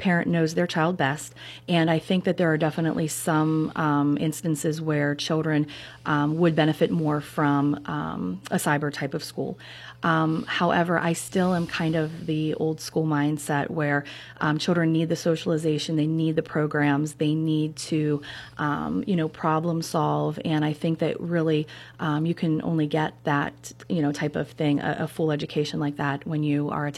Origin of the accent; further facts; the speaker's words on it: Meridian, Pennsylvania, United States; So I was raised in Meridian by both my parents who worked very hard and instilled a work ethic in me